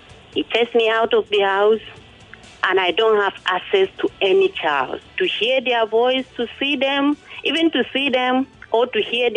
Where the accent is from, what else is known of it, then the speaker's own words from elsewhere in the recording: Jos, Plateau, Nigeria; now in Lagos, Nigeria; I moved down here to Lagos. I'm working here as a household because I'm from Jos.